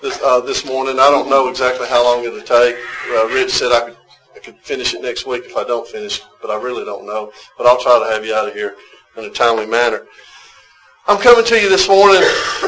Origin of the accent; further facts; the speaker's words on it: Opelika, Alabama, United States; I was raised in Alabama, Opelika. I'm a son of the South.